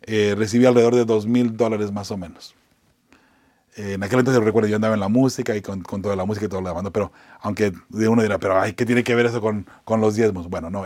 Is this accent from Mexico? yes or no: yes; Zacatecas, Mexico; Así somos los de Zacatecas, ¿ok?